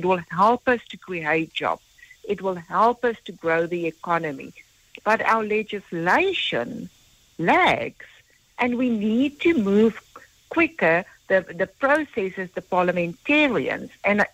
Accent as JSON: {"language": "English", "country": "South Africa", "said": "Because we're so fortunate as a South African society, where each one of us have got a right to privacy."}